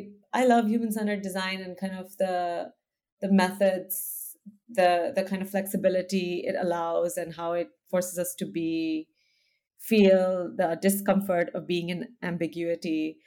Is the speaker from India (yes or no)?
yes; India; also born or lived in United States; now in Amsterdam, Netherlands; I grew up in India. I'm from India. I live now in Amsterdam. Spent a lot of my life also living in the United States.